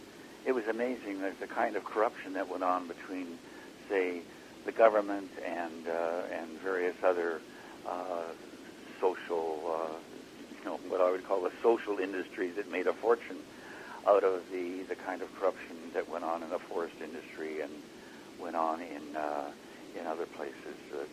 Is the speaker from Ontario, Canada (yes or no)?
no; Vernon, British Columbia, Canada; I grew up in the Okanagan Valley in a small town called Vernon, it was a tiny town. Used to have the biggest army camp in Canada during the Second World War.